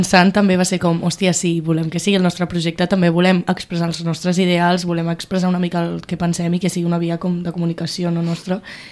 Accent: Catalonia, Spain; Sí, nosaltres som del Baix Llobregat, no de Barcelona.

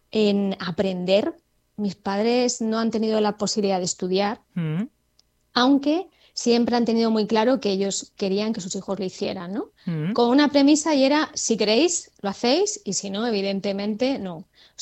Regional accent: Talavera de la Reina, Castilla-La Mancha, Spain; born there; En Talavera de la Reina, Toledo.

